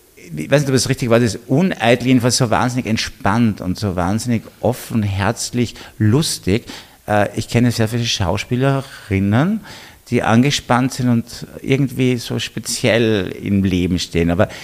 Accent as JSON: {"language": "German", "town": "Spittal an der Drau", "region": "Carinthia", "country": "Austria", "said": "Ich komme aus der oberen Ecke, Sie kommen aus der unteren Ecke, ich komme aus dem Spital, Völkermarkt."}